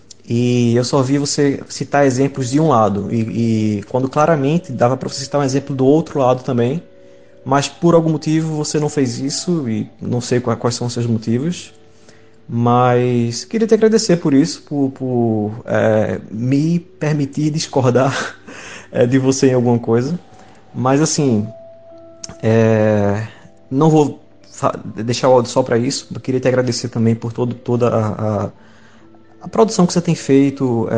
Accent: Recife, Pernambuco, Brazil; now in Galway, Ireland; Eu sou de Recife, mas estou morando na Irlanda, na cidade de Galway, tentando terminar aqui meu doutorado.

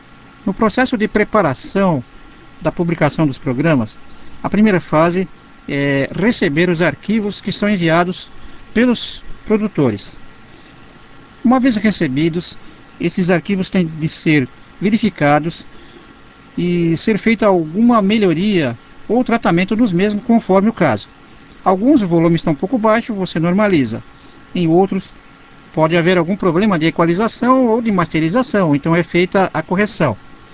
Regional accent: São Paulo, Brazil; born there; sou nascido em São Paulo, capital, sou invisual desde nascido

